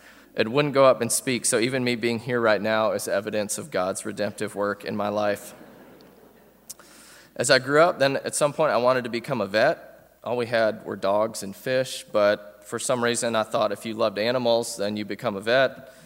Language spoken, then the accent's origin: English; Wheaton, Illinois, United States; My accent probably betrays me, and don't hold it against me, but I am a Yankee by birth. I grew up in Wheaton, Illinois, a western suburb of Chicago, a half mile from the campus of Wheaton College